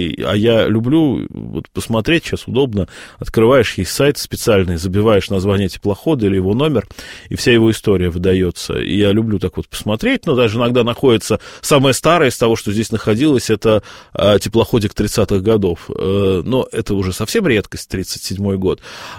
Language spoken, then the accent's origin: Russian; Moscow, Russia; в детстве у бабушки в Строгино, когда жил, ну. мы ездили в Серебряный Бор.